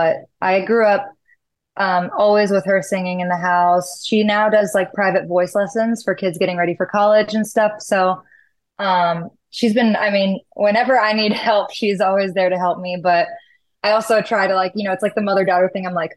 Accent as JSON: {"language": "English", "town": "Franklin", "region": "Tennessee", "country": "United States", "tie": "born or raised there", "also_born_or_lived": "Chicago", "lives_now": "Los Angeles, United States", "said": "Yeah, I live in North Hollywood, but I'm originally born in Chicago and then raised in Nashville. And I grew up in a little town called Franklin, Tennessee, that's like 20 minutes south."}